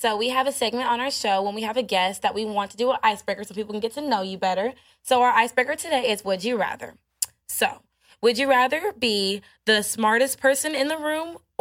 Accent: Midwest, United States; But I'm from the Midwest, and I don't have a problem with it.

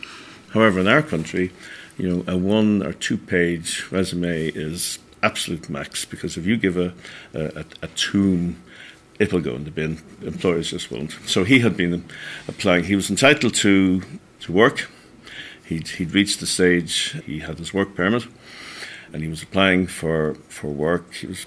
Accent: Dublin, Leinster, Ireland; I'm from Dublin.

